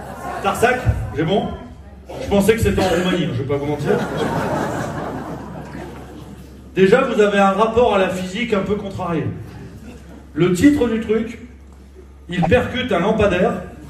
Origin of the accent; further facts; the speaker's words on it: Brittany, France; Il fait gaffe, je suis breton